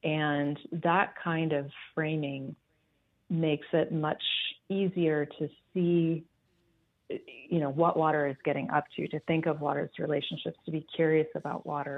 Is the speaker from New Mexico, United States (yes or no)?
no; California, United States; But I grew up in the Bay Area.